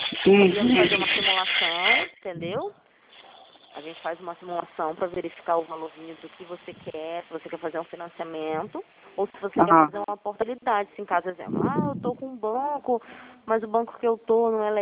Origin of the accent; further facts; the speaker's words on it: Rio de Janeiro, Brazil; Eu sou daqui do Rio de Janeiro